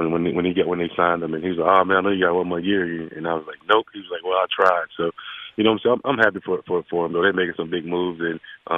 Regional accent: Yazoo City, Mississippi, United States; Just a little kid from Yazoo City and went to Mississippi State in my home state

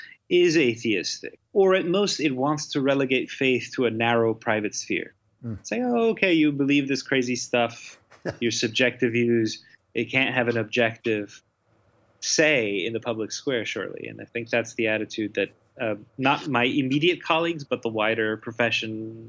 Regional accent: Eden, Utah, United States; In Utah, in the Mountain West, which is surrounded by Mormon culture in a town of 600 people called Eden, Utah.

